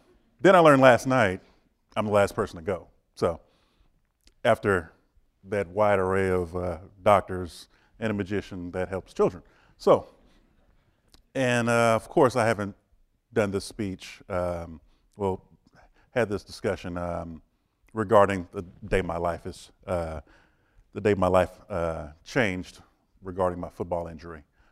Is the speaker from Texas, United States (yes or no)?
yes; Austin, Texas, United States; I was raised in Austin, so yeah, I know, give it to him.